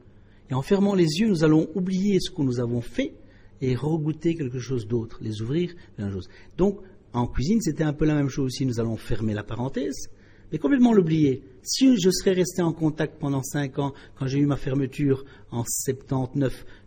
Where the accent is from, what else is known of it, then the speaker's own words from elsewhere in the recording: Belgium; On oublie qu'on est belge, et le grec revient avec ses origines